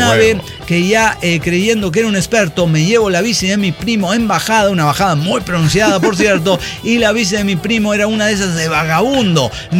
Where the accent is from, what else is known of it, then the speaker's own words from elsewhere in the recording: Mexico; no soy de Argentina, soy de México